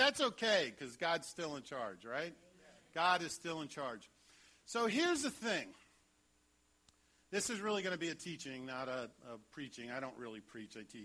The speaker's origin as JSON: {"language": "English", "region": "Washington, D.C. area", "country": "United States", "tie": "born or raised there", "said": "I grew up outside of Washington, D.C., which comes with its own challenges. And I went to public school my whole life."}